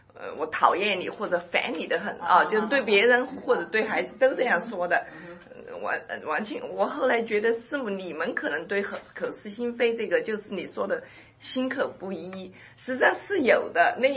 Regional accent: China; 因为我知道我们都是大陆来的

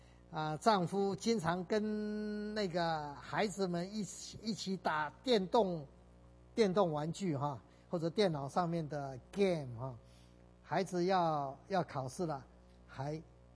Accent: China; 讲到这里我就想到我们中国人哈，很多父亲母亲，我们的长辈啦， 常常把我们的孩子送到国内去哈

